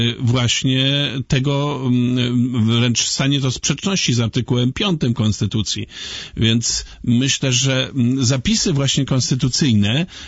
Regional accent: Lubin, Lower Silesian Voivodeship, Poland; bo ja jestem z Lubina, więc zupełnie niedaleko.

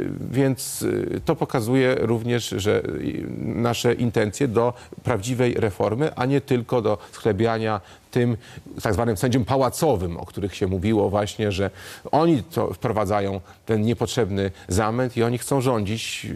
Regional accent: Nisko, Subcarpathian Voivodeship, Poland; pochodzę zresztą z Niska, z Podkarpacia

